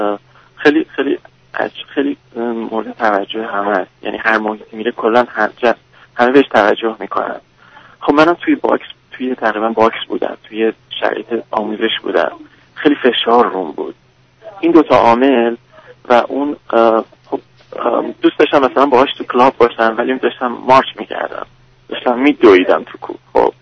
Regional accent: Tehran, Tehran Province, Iran; من بچه تهرانم

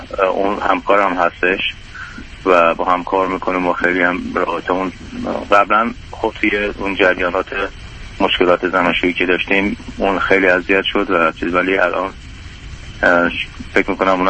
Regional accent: Iran; moved away; ما از ایران مهاجرت کردیم به کشورهای خلیج و اونجا گرفتاری بسیار شدید داشتیم علاوه بر اقامتی، و بعد خودمون رو خرجی به هر صورتی بود که شدیم تا 11 سال اونجا موندیم.

